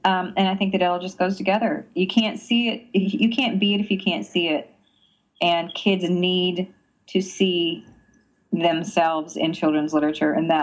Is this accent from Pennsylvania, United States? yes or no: yes; Pennsylvania, United States; No, but I was Miss Wheelchair Pennsylvania 1994. I was originally from Pennsylvania.